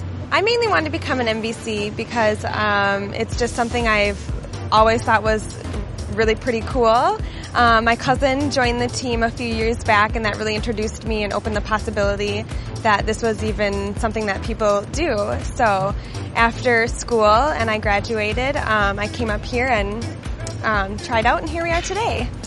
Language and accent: English; Northfield, Minnesota, United States; I'm from Northfield, Minnesota, and this is my second season on the team.